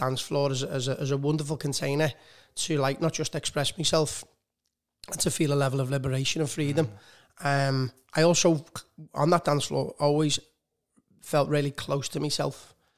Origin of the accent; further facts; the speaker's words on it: Liverpool, North West England, United Kingdom; growing up in Liverpool and also, you know, being a tennis coach, I think I was very fortunate because I did what I loved.